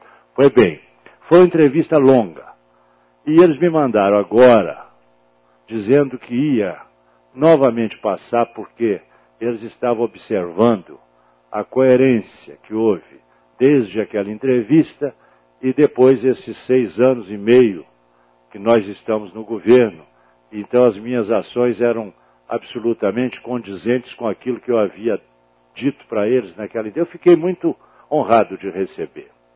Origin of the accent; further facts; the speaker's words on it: Muriaé, Minas Gerais, Brazil; also born or lived in Caratinga; Eu sou do Muriaé e do Caratinga, Mauaçu fica entre as duas.